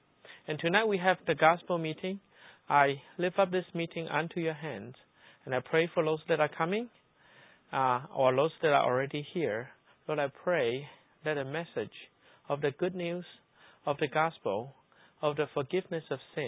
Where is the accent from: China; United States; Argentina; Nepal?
China; English is a second language; I labeled myself a diehard atheist because I grew up in China. I grew up with atheist education.